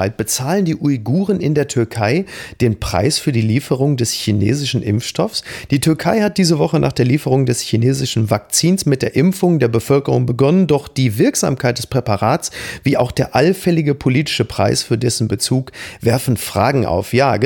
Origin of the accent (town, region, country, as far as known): Germany